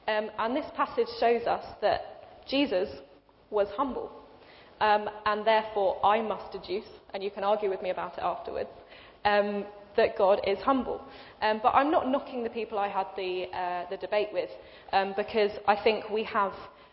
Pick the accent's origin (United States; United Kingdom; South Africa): United Kingdom; I love being British.